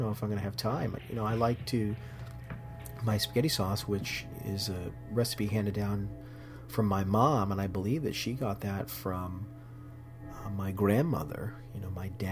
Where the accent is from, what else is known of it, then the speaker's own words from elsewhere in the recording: New England, United States; I grew up in New England, and I want the leaves turning.